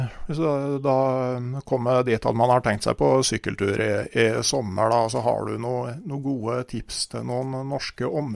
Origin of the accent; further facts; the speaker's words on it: Gausdal, Innlandet, Norway; det er jo hjemkommunen min du har lagt den turen der til